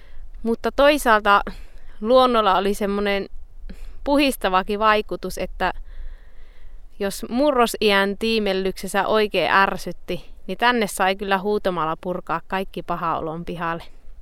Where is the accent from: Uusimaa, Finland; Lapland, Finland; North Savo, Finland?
Lapland, Finland; Minun kotipaikka sijaitsee Kemijoen varressa, joen törmällä, täällä mäen päällä, Kivalovaaran ja Kaihuanvaaran keskellä. Täällä on mettää ja peltoja, ja niiden peltojen keskellä on meidän koti.